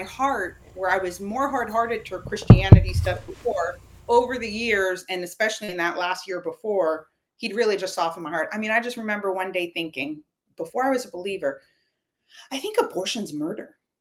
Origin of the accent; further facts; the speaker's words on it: Cuba; I grew up in Cuba.